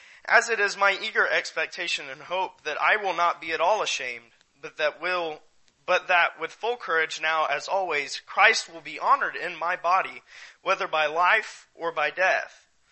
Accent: Florida, United States; So I grew up in North Florida, so, you know, if you know anything about that.

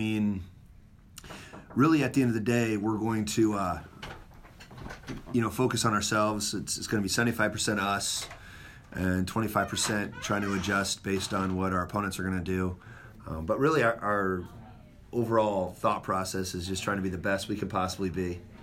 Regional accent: Nebraska, United States; And because I was from Nebraska, and not a lot of Nebraska guys made ODP.

